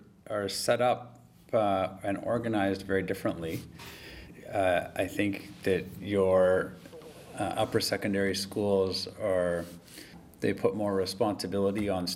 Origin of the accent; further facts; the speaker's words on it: Alberta, Canada; I'm from Alberta, Canada, and I live in the city of Sherwood Park, and I work in the city of Fort Saskatchewan.